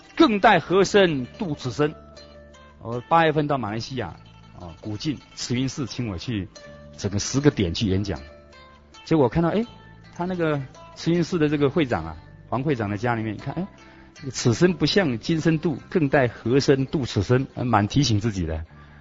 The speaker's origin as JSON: {"language": "Chinese", "country": "China", "said": "我们身为中国人，听到"}